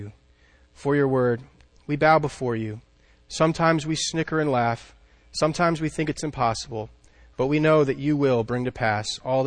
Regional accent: United States; The fact that I am from the United States is important to God

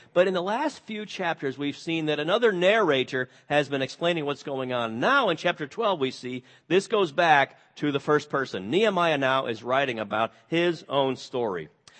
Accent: Illinois, United States; I grew up near Chicago.

